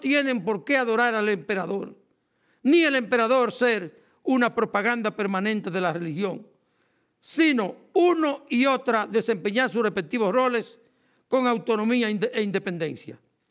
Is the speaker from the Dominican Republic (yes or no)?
yes; Dominican Republic; soy un dominicano, pero que soy un dominicano religioso, soy un dominicano católico. Fui un seminarista de 6 años